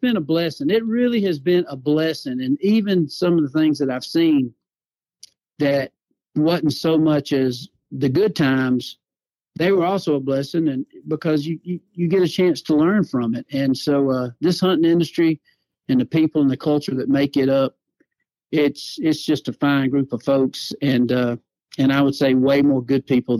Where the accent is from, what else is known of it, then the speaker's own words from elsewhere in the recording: the South, United States; And, you know, growing up in the South, it's funny